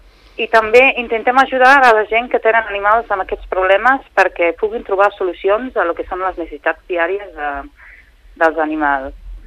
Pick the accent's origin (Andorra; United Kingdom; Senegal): United Kingdom; England; Catalan is a second language; now in Spain; com sóc anglesa pues, vaig pensar que aquí potser el que faltava era informació